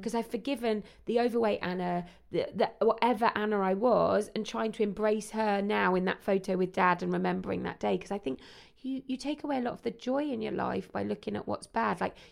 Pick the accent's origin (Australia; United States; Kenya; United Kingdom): United Kingdom; London; I mean, I'm a Londoner